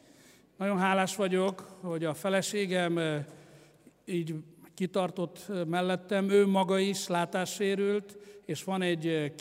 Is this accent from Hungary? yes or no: no; Transylvania, Romania; Én magam Erdélyben születtem, Ceausescu idejében egy árvaházban növekedtem föl.